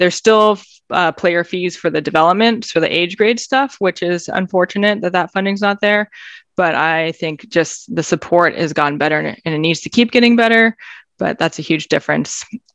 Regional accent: Berkeley, California, United States; So I grew up in Berkeley, California, so about 5 hours north of where I am now.

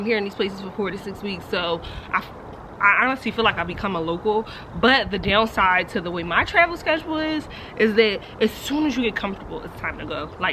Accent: Philadelphia, Pennsylvania, United States; I'm from Philly, so I'm used to being around people from Philly, but being in Texas, you know, I'm now around Texans.

